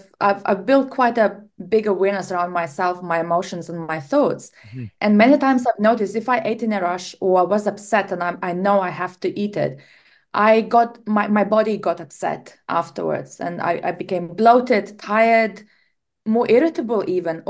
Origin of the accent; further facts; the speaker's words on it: Lithuania; English is a second language; moved away as an adult; now in United Kingdom; I left Lithuania more than around 20 years ago, which means I've embarked on a journey in UK and other countries